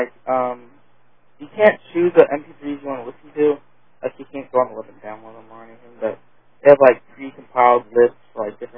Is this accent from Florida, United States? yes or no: yes; Tampa, Florida, United States; he called that I was from Tampa